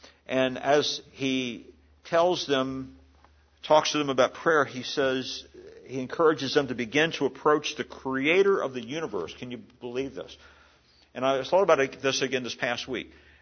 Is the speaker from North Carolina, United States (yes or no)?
no; Hagerstown, Maryland, United States; I was thinking about something that happened there at the home that I grew up in Hagerstown, Maryland.